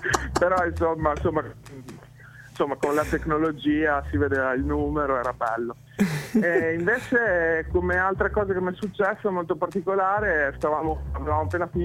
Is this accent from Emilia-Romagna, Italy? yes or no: yes; Soliera, Emilia-Romagna, Italy; Come tu ben sai, sono della provincia di Modena, anzi, per l'esattezza, di Sozzigalli Sogliera.